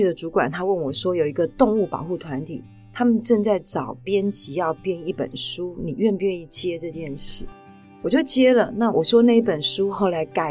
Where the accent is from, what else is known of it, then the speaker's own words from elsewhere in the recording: Taipei, Taiwan; born there; 台北。台北。